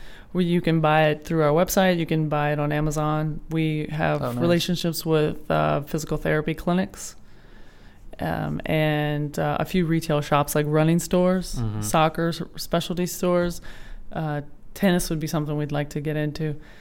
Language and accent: English; Donaldsonville, Louisiana, United States; in my hometown of Donaldsonville.